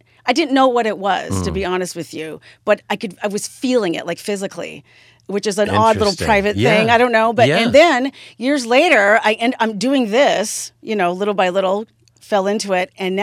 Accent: Santa Barbara, California, United States; growing up in Santa Barbara, listening to these blues bands playing

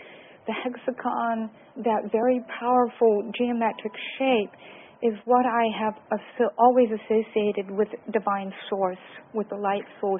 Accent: United Kingdom; I'm British, so I'm not involved with that system at all.

